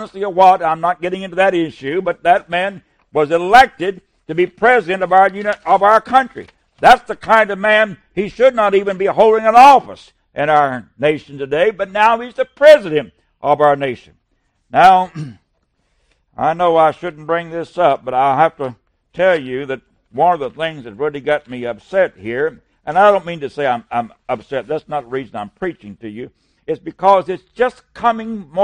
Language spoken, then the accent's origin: English; West Virginia, United States; sues West Virginia, being my home state